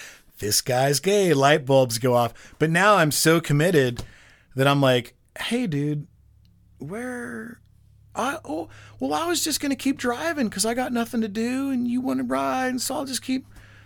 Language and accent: English; Arcadia, California, United States; You know, we're 15. I grew up in Arcadia.